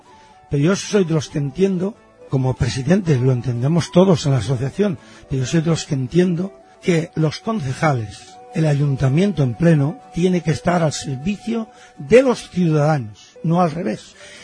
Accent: Valencia, Valencian Community, Spain

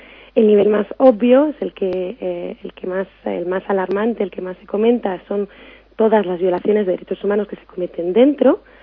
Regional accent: Spain; Porque yo como española, a mí nunca me meterían en un centro de detención

